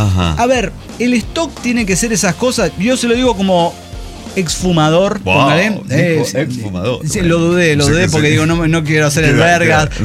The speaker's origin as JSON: {"language": "Spanish", "region": "La Pampa", "country": "Argentina", "said": "Menos mal que soy de Morón y soy de La Pampa"}